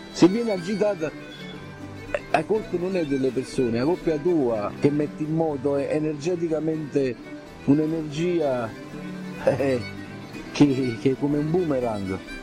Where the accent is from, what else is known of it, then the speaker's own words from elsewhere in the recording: Naples, Campania, Italy; born there; sono nato a Napoli, sono nato il 20 ottobre del 1954. Io vivo ancora, vivo qua, ai quartieri spagnoli